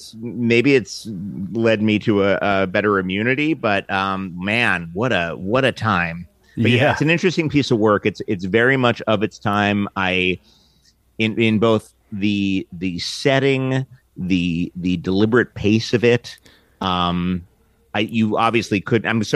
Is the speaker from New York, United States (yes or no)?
yes; Manhattan, New York, United States; And I grew up in Manhattan, as you having trudged through my book, you know this.